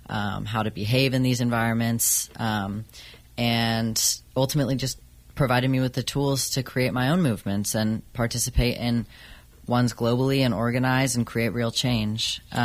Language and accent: English; Sacramento, California, United States; I'm originally from Sacramento, so they have a large and powerful protest community that I've been connected